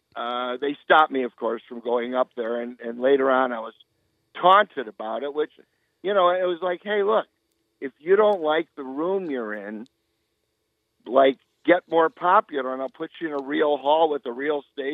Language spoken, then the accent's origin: English; Chicago, Illinois, United States; But to be growing up in Chicago and having guys like this around, I mean, they didn't set out to be my role models, but they became those guys.